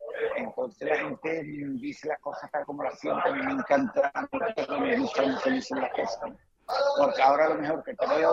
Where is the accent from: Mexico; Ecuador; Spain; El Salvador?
Spain; Andalusia; lo que somos andaluces y que tenemos una tierra que es muy grande